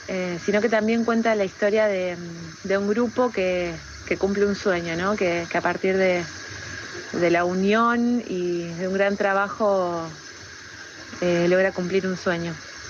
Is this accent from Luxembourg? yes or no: no; La Plata, Buenos Aires Province, Argentina; Soy realizadora audiovisual, platense y formada en la Universidad de La Plata.